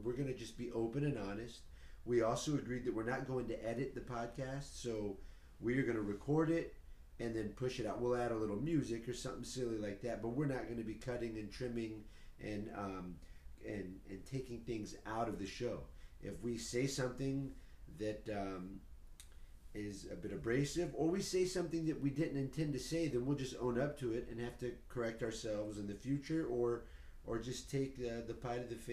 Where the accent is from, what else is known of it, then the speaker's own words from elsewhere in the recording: Houston, Texas, United States; I'm from Houston, Texas. I'm an only child.